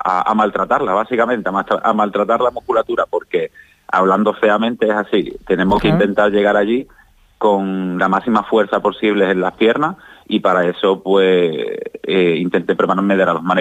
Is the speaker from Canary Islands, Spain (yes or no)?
no; Villanueva de la Serena, Extremadura, Spain; now in Sanlúcar de Barrameda, Spain; yo soy de Villanueva de la Serena, de un pueblo de Badajoz, de la provincia de Badajoz y de la comunidad autónoma extremeña. Pero llevo viviendo en Sanlúcar de Barrameda por unos 15 años porque me enamoré de una sanluqueña y me quedé allí